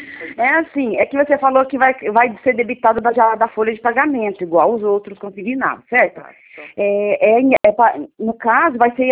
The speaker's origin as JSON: {"language": "Portuguese", "town": "São Roque", "region": "São Paulo", "country": "Brazil", "said": "eu sou de São Roque."}